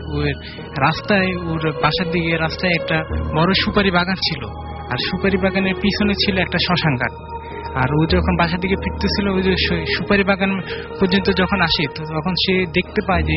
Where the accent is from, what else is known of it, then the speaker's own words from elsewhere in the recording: Dhaka, Dhaka Division, Bangladesh; আমি ধানমন্ডি জিগাতলা থেকে আসছি।